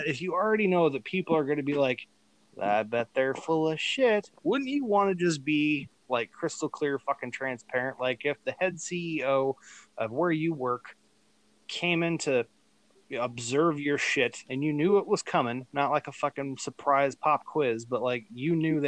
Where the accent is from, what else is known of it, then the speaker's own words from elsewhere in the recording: Arizona, United States; You've got fucking my home state of Arizona refusing to do a recount or review of the ballots.